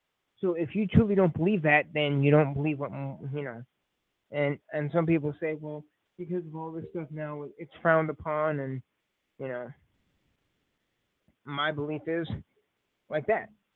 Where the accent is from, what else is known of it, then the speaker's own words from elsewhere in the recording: Lafayette, United States; the person that won in Lafayette, my hometown, he went anonymous.